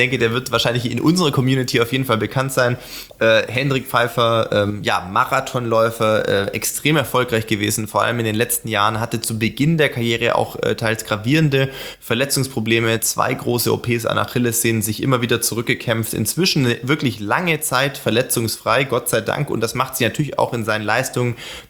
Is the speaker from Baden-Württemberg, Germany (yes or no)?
yes; Ehningen, Baden-Württemberg, Germany; now in Regensburg, Germany; im Umland von Sindelfingen, von meinem ursprünglichen Ort, wo ich aufgewachsen bin, Ehningen und sowas